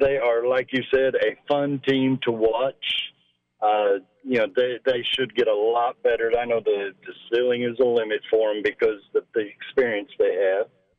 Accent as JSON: {"language": "English", "town": "Hazard", "region": "Kentucky", "country": "United States", "said": "Like you said, I'm from Hazard"}